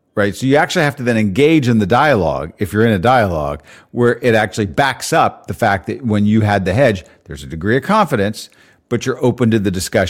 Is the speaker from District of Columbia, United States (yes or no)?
yes; Washington, District of Columbia, United States; which might be different than mine growing up in the Washington, D.C. area.